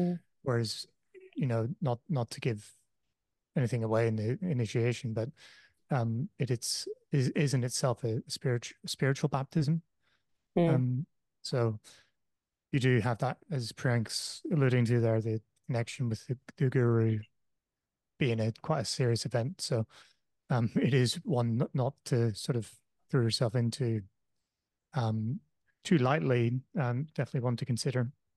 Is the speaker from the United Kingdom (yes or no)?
no; Ireland; They give me a food that I was very used to having when I was growing up in Ireland.